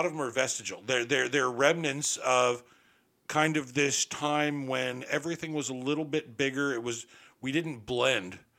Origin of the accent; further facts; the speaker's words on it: Cleveland, Ohio, United States; See, and I'm from Cleveland, so I've been taught, always assume that everything's going to go to shit.